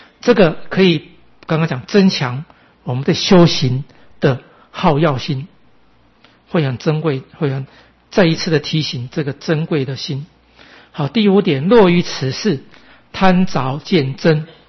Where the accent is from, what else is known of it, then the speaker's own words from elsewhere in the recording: Keelung, Taiwan; 因为我以前我们在基隆出生长大